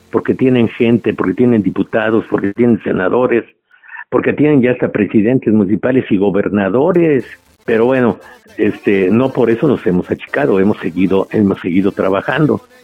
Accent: Mexico; por el bien del gusto de uno como mexicano, ¿no? Yo, por mi gusto, por mi pueblo

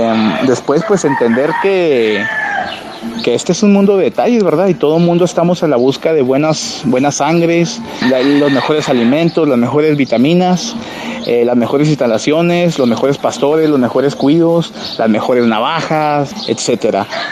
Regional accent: Chihuahua, Mexico; soy de Chihuahua Capital y mi partido es Gallera el Gavilán.

